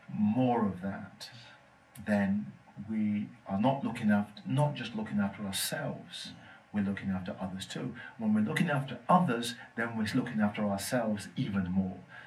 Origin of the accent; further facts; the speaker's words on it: Barbados; I am. I'm from Barbados.